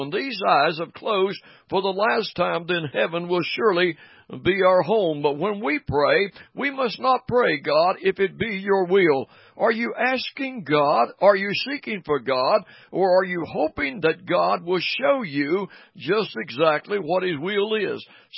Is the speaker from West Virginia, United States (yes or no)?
yes; Williamson, West Virginia, United States; I was born in Mingo County. I was born in Williamson, West Virginia back in 1935. I was born a West Virginian. I've lived in West Virginia all my life.